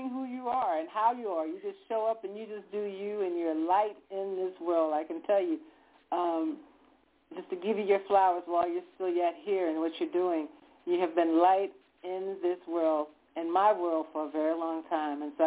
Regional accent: Louisiana, United States; I never envisioned that I would be leaving where I was living at the time and moving back to my hometown here in Louisiana.

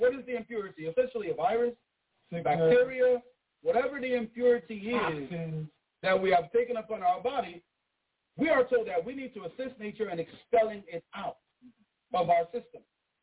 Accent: Haiti; Mangoes, I grew up on mangoes in Haiti.

